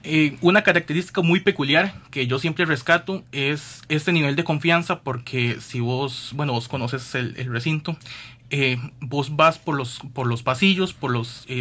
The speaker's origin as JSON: {"language": "Spanish", "town": "Golfito", "region": "Puntarenas", "country": "Costa Rica", "said": "En mi caso, por ejemplo, yo que soy de Golfito, soy una historia normal, porque vivo a escasos 10 minutos del campus"}